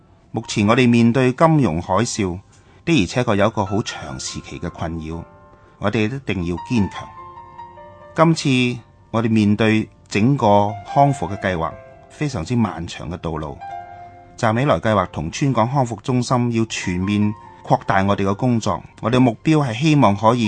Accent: China; 这个是我们中国人最重视亲人团聚的时刻

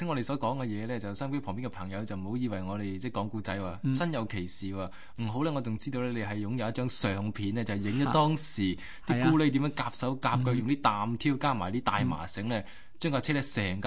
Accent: Guangdong, China; 我哋廣東人

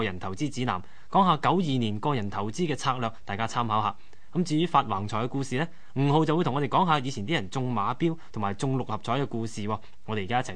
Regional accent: China; 咁我哋中國人都幾信呢樣嘢啦

